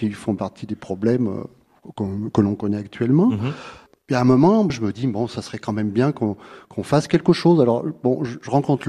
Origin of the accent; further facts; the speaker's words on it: Lyon, Auvergne-Rhône-Alpes, France; Non, moi je suis dans la région depuis 90. Je suis lyonnais.